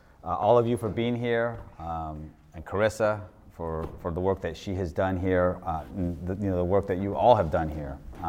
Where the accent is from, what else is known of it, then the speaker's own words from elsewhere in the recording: California, United States; I grew up in Almaden Vineyards in Piscinas, not far from here. I come from a family of immigrant farm workers. Who immigrated here from Mexico in the early 60s.